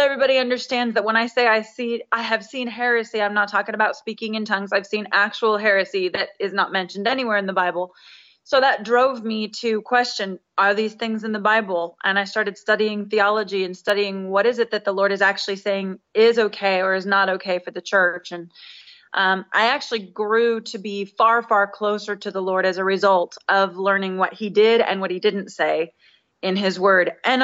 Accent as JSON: {"language": "English", "region": "West Coast", "country": "United States", "said": "I come originally from the West Coast, where everything is a liberal fight and has been for the last 20 years."}